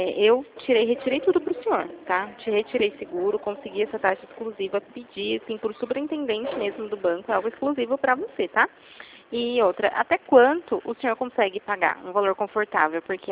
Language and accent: Portuguese; Jundiaí, São Paulo, Brazil; Eu sou de Jundiaí.